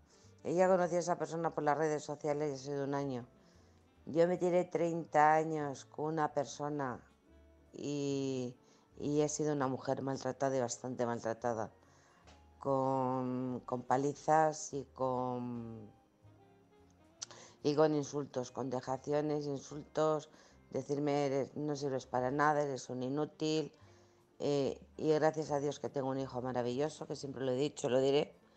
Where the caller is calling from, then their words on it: Alcorcón, Community of Madrid, Spain; de Alcorcón.